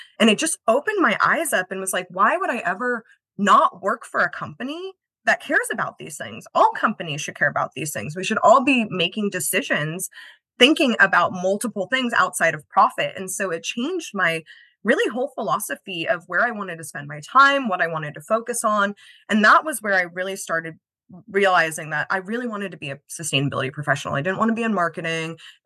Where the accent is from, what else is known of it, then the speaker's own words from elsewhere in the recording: Los Angeles, California, United States; I grew up going to marine biology camp. I grew up in Los Angeles.